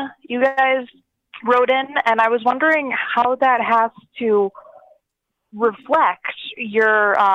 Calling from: Michigan, United States; in Michigan, and I'm calling because I noticed a lot of anger

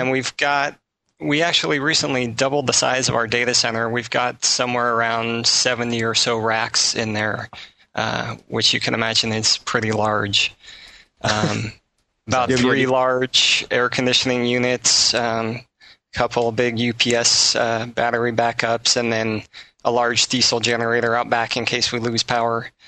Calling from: Vancouver, Washington, United States; I'm currently at my house up in Vancouver, Washington, which is just on the outskirts of Portland.

